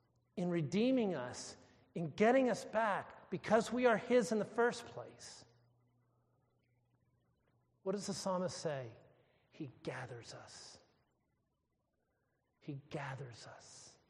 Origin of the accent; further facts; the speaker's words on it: United States; thank God I'm an American